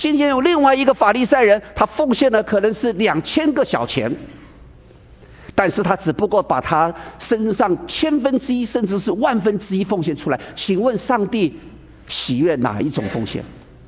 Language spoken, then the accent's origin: Chinese; China; 这是我们中国人的自卑感